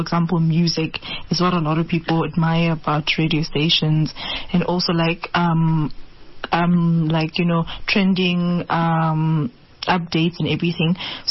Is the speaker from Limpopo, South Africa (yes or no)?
yes; Mokopane, Limpopo, South Africa; and I'm from Mokopani.